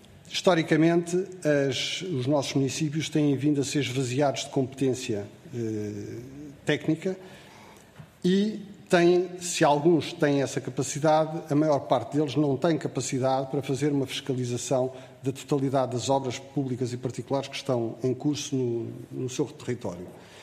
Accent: Lisbon, Portugal; eu sou de Lisboa

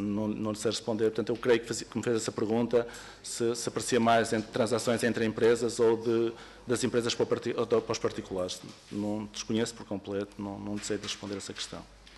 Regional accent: Miranda do Douro, Norte, Portugal; eu por acaso sou de Miranda do Douro, portanto, encostado à Espanha

